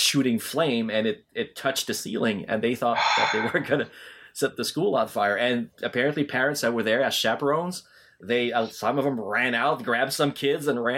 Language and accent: English; Sherbrooke, Quebec, Canada; I had a question that was burning me since I was a teenager when they played in Sherbrooke in my hometown.